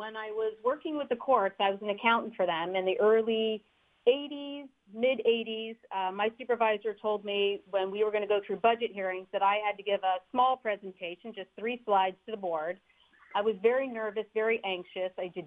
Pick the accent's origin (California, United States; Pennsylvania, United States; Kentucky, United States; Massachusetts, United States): California, United States; Novato; Well, I live in Novato. I was actually born and raised in Novato. I was born at Hamilton Air Force Base. I'm actually a military brat.